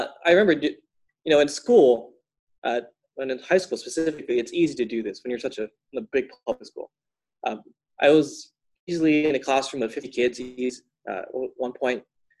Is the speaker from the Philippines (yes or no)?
yes; Philippines; being a Filipino, I'm actually pretty calm for a lot of my other ethical family members